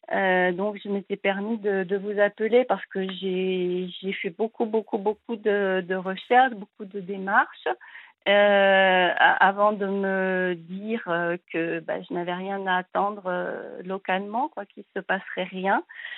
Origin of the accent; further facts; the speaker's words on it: Normandy, France; born there; Donc, moi, je suis née en Normandie, mais je suis née sur la presqu'île du Cotentin. Et là, nous étions partis à 100 km de Paris, donc autour de Vernon, Évreux. Enfin, on a beaucoup, beaucoup déménagé.